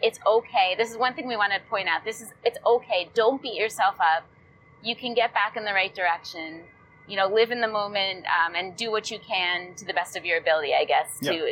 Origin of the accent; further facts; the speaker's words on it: Maryland, United States; Genetically, I'm from New York. I'm from Maryland.